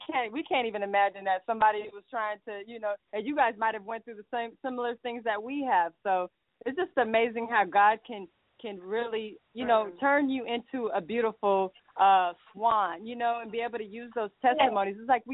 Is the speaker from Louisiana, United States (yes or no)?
yes; Lafayette, Louisiana, United States; also born or lived in Riverside, California; now in Atlanta, United States; Well, actually, we were born in Riverside, California, but our roots are, we were raised in Lafayette, Louisiana. So, but we also live in Atlanta as well.